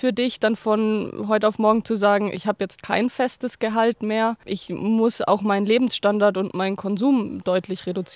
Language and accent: German; Sonthofen, Bavaria, Germany; Wir kommen aus Sonthofen